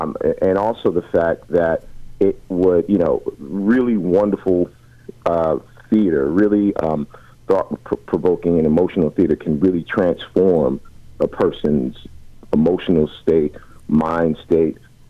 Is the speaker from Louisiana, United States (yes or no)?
no; New York, United States; I grew up in New York.